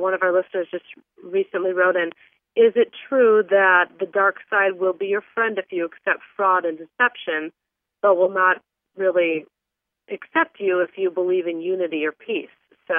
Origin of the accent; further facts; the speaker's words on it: Midwest, United States; also born or lived in West Coast; I was raised in the Midwest around a large population of people who generally don't believe in meditation. And then I lived in the West Coast for many years around a larger population of people who do believe in meditation.